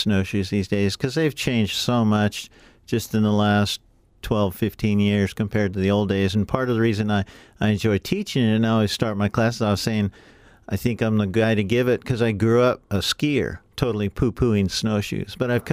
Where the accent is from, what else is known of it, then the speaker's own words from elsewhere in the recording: Alaska, United States; But I grew up in Alaska, so I had an idea of all the gear that it took.